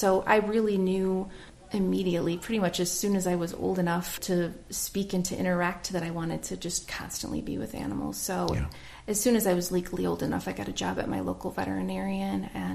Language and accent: English; Midwest, United States; I grew up in the Midwest, and I actually didn't ever see the ocean until I was 20.